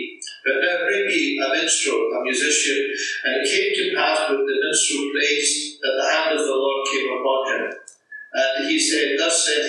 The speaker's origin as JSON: {"language": "English", "town": "Glasgow", "region": "Scotland", "country": "United Kingdom", "said": "from Glasgow."}